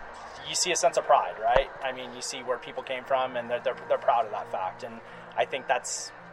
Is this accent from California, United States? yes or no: yes; Concord, California, United States; We're from Concord in the Bay Area.